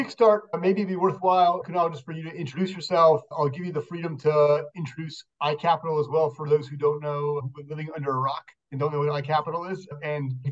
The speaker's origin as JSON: {"language": "English", "country": "Israel", "tie": "born or raised there", "said": "And also you're launching a operation in my hometown in Israel, as we speak"}